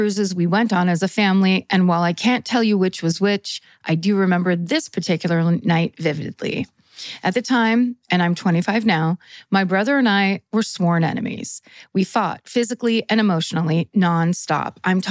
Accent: Tampa, Florida, United States; I grew up in Tampa, Florida, with a kick-ass older sister who's now a public defender

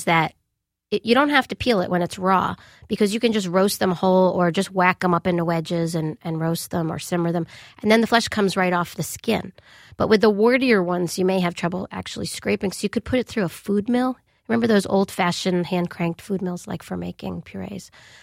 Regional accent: Long Island, New York, United States; Yes, we gardened, and I every year would plant pumpkins.

